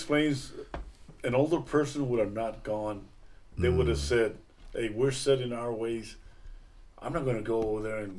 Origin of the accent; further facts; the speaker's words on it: Alice, Texas, United States; we grew up in Alice. We had to know English.